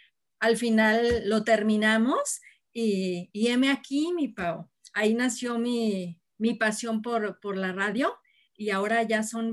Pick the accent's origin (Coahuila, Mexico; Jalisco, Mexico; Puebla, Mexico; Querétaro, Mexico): Jalisco, Mexico; Guadalajara; Yo soy de aquí de Guadalajara y todo mi trabajo ha sido aquí en Jalisco.